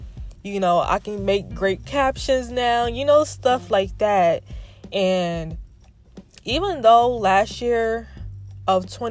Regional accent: Brooklyn, New York, United States; because, you know, I'm from Brooklyn, so we say stoop.

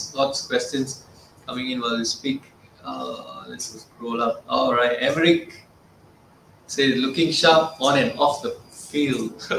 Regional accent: Singapore; one question as a Singaporean son.

